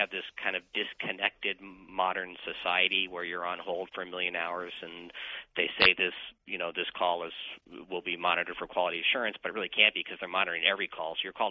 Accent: Kansas, United States; I grew up in Kansas, so we called them crawdads.

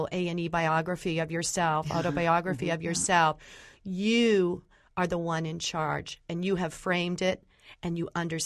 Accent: Columbus, Ohio, United States; I grew up here in Columbus. I grew up on the West Side, and I often talk about clothesline therapy.

